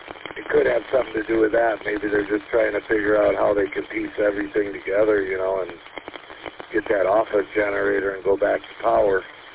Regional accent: the South, United States; Man, that's a lot of Yankees for being a Southerner.

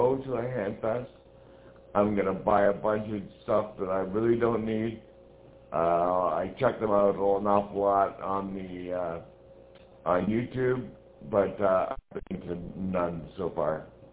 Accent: Dunnville, Ontario, Canada; I am from Dunville, Ontario

